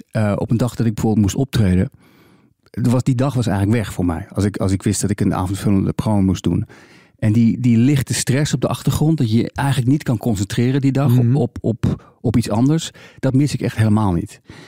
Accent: Netherlands

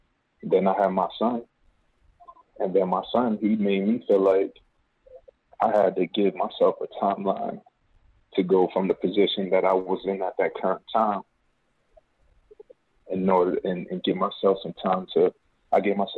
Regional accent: New York City, New York, United States; Man, you know, I'm being from the South Bronx

